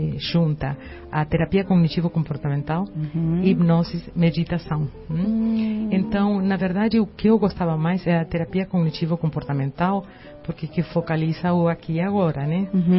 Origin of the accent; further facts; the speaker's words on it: Uruguay; Portuguese is a second language; eu falo espanhol. Eu sou do Uruguai.